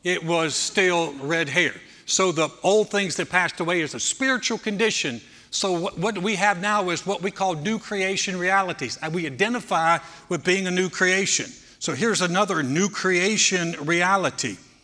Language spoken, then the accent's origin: English; North Carolina, United States; moved away; Honestly, I came from North Carolina. I've never seen a state that's more proud of being a state than Texas, ever.